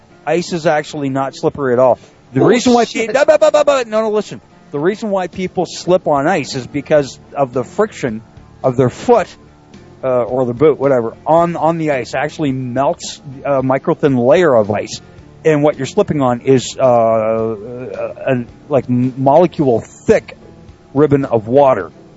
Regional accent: Canada; I had to say curling because, yeah, I'm Canadian and they expected it.

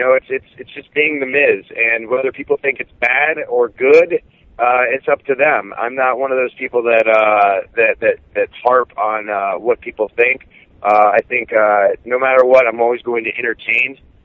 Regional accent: Cleveland, Ohio, United States; because it is Cleveland, and I am from Cleveland.

